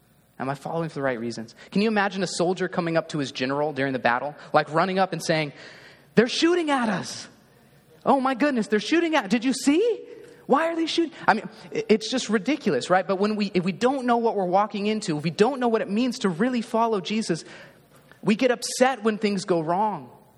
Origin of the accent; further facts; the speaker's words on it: Roseville, United States; It was in the church I grew up in Roseville, which isn't too far from here.